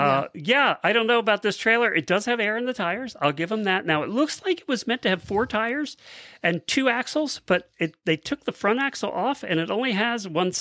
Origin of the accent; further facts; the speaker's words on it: Australia; accent: Australian; Add in my Aussie accent and your poor listeners wouldn't have stood a chance.